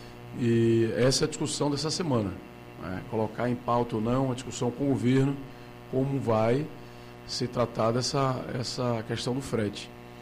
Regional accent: Paulo Afonso, Bahia, Brazil; born there; botei 47 milhões lá para ajudar a fazer o hospital que eu nasci lá em Paulo Afonso.

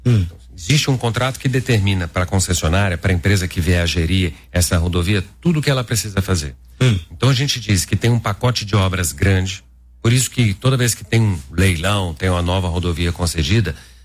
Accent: Belo Horizonte, Minas Gerais, Brazil; Eu sou mineiro, de Belo Horizonte.

